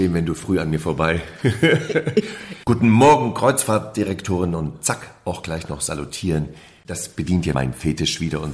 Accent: Germany; born or raised there

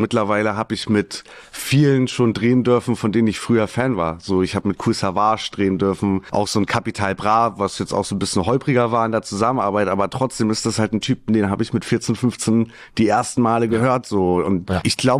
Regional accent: Husum, Schleswig-Holstein, Germany; born there; now in Hamburg, Germany; gebürtiger Husumer und jetzt seit mittlerweile 7, fast 8 Jahren in Hamburg.

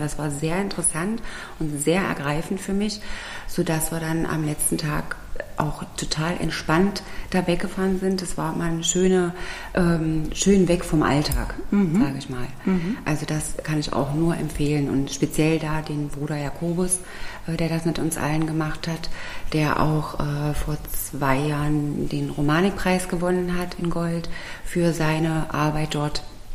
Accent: Magdeburg, Saxony-Anhalt, Germany; born there; weil ich bin in Magdeburg geboren und wenn der Magdeburger den Dom nicht sieht, dann ist er krank

